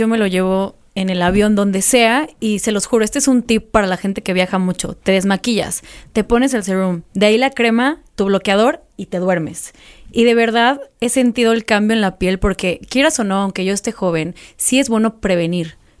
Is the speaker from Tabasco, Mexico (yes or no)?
yes; Tabasco, Mexico; O sea, yo soy de Tabasco.